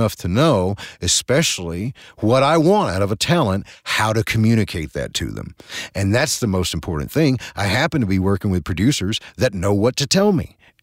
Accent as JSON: {"language": "English", "region": "Arkansas", "country": "United States", "accent": "Arkansas", "said": "It's as Southern as it can be. And it's not one that is marketable, but this is a true, honest to goodness Arkansas accent, and it's derived from Acadiana to the South"}